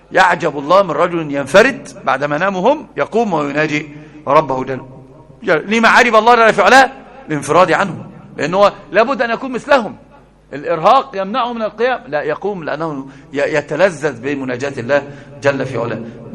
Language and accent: Arabic; Egypt; ده عندنا في مصر مثل عظيم جدا